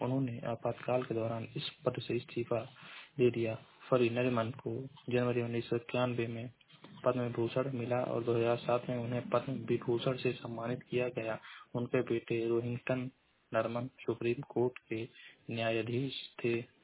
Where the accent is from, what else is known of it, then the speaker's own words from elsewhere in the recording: Maharajganj, Uttar Pradesh, India; मैं जिला महाराजगंज का निवासी हूँ।